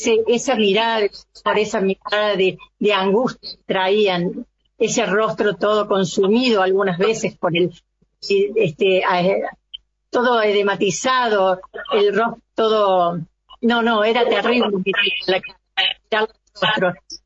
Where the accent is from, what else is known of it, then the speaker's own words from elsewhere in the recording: Villa María, Córdoba, Argentina; yo soy nativa de Villa María, ahí me recibí, mi primaria, mi secundaria y también carrera de enfermera profesional.